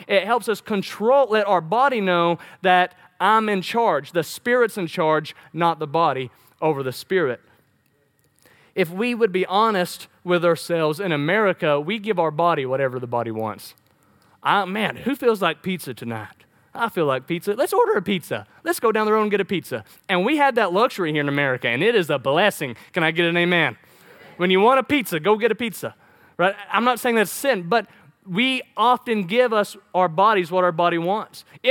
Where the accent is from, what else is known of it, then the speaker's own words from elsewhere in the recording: Oklahoma, United States; Fasting, I'm from Oklahoma, and it seems like every year in school, there was some big Indian story